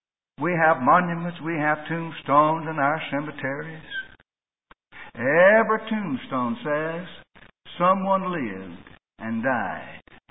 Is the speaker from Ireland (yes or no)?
no; Kentucky, United States; as a boy growing up in Kentucky